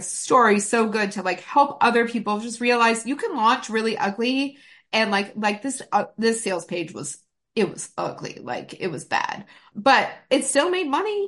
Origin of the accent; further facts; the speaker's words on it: Canada; As a Canadian